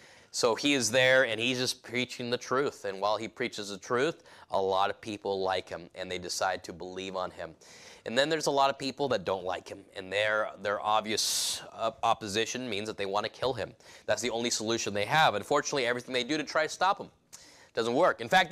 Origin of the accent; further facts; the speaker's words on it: California, United States; Now, I grew up in California, but I was in a very small town. The town right now is 80,000 people. It's just a tiny little town.